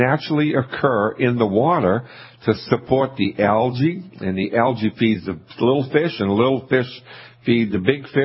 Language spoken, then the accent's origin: English; Scituate, Massachusetts, United States; I grew up in Scituate, Mass., which is between Cape Cod and Boston.